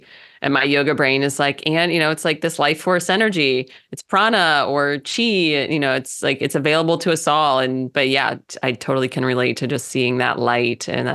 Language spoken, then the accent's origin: English; Missouri, United States; born there; And so I was born in the Midwest. I'm a Midwest girl at heart, born right in the middle of Missouri.